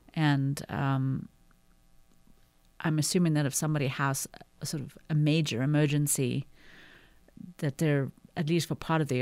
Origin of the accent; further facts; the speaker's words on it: Zimbabwe; where I grew up in Zimbabwe, witch doctors are a very big part of the traditional healthcare thing.